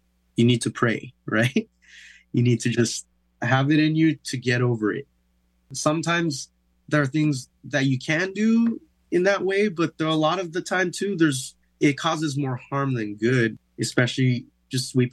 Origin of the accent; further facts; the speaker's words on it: San Diego, California, United States; Even growing up in San Diego, there was all this talk within our culture of being a coconut